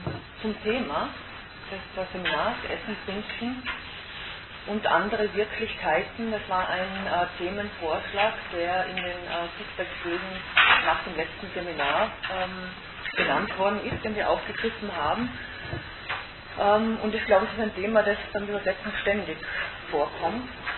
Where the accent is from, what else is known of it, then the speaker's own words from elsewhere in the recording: Tyrol, Austria; now in Vienna, Austria; dass eben ich als Tirolerin, das auch ein Kulturschock war, wie ich nach Wien gekommen bin.